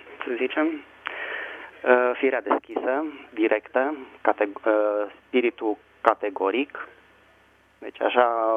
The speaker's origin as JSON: {"language": "Romanian", "region": "Bucharest", "country": "Romania", "said": "Da, Română … din București."}